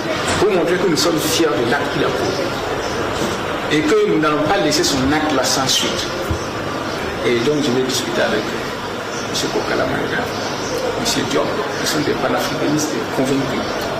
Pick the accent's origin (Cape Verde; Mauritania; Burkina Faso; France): Burkina Faso; Il y a plusieurs raisons qui m'amènent ici, à Bamako. Donc j'ai quitté chez moi au Burkina Faso. Je suis arrivé chez moi ici, à Bamako.